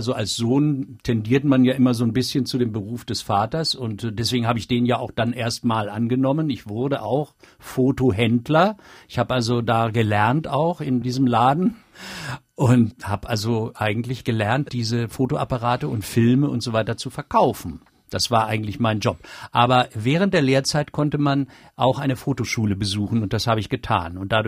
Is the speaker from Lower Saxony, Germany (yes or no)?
yes; Hanover, Lower Saxony, Germany; aber ich kann mich sehr wohl erinnern, als ich dann als kleiner Junge in Hannover aufgewachsen bin